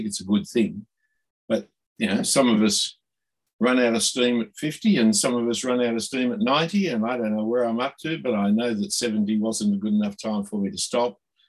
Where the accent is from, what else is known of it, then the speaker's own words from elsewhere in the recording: Sydney, New South Wales, Australia; Growing up in Sydney in that period of time, Australia was good in every sport